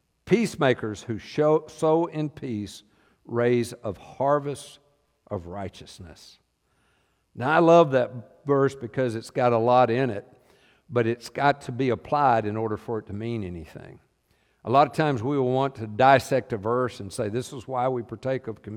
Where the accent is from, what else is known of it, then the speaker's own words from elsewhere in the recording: the South, United States; I grew up in the South, and if somebody wanted to pick a fight, I was ready.